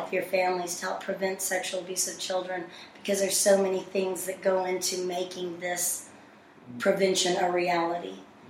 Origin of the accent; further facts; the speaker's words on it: Houston, Texas, United States; Hi, this is … I'm from Houston, Texas, and I have a foundation there called Not On Our Watch, America Foundation